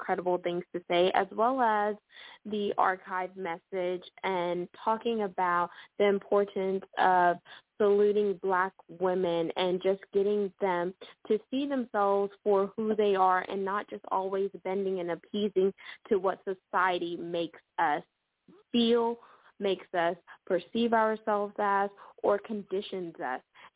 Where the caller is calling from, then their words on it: Houston, Texas, United States; I'm calling in from Houston, Texas